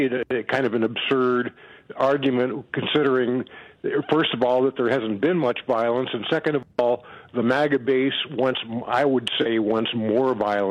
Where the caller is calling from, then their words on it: Moab, Utah, United States; I'm from Moab.